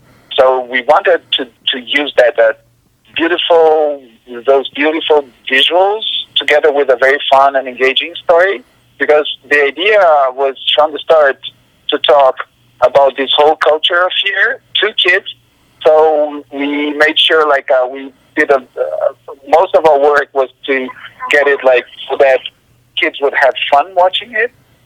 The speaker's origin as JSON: {"language": "English", "region": "São Paulo", "country": "Brazil", "second_language": "English", "said": "Well, I mean, I'm from Sao Paulo, so there's quite a bit of Sao Paulo there."}